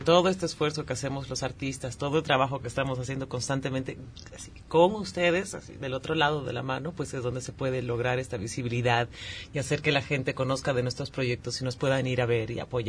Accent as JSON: {"language": "Spanish", "region": "La Paz", "country": "Bolivia", "tie": "born or raised there", "also_born_or_lived": "Germany", "moved": "as an adult", "lives_now": "Mexico", "said": "Exacto, crecí en Bolivia. Ajá. Y como a los 19 años fue que me vine a México, supuestamente por 2 años para estudiar pintura y dibujo en San Carlos."}